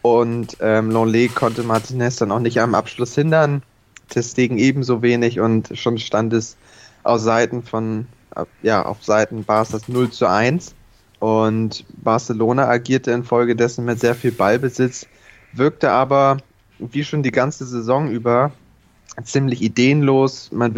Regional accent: Hamburg, Germany; wir Hamburger

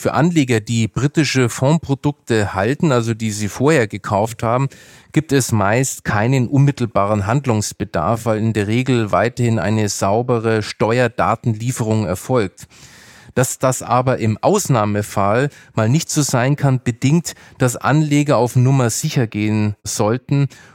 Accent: Nuremberg, Bavaria, Germany; Ich bin ja in Nürnberg aufgewachsen

